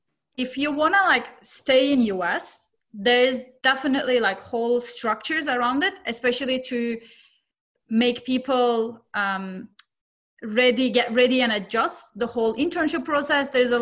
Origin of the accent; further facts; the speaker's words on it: Turkey; I'm also a first-year MBA student at Berkeley Haas. I'm from Turkey.